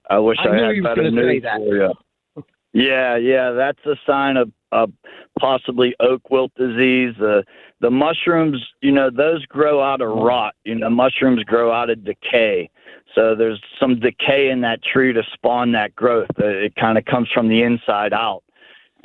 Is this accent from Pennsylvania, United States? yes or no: yes; Greenfield, Pennsylvania, United States; I like Oakland. I grew up in Greenfield. We're neighbors.